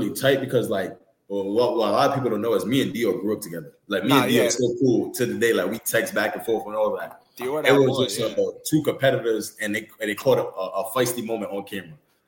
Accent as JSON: {"language": "English", "town": "Harlem", "region": "New York", "country": "United States", "also_born_or_lived": "Kingston", "said": "You know, I always say I'm from Harlem, but Kingston is a big part of my life too, especially from the high school standpoint."}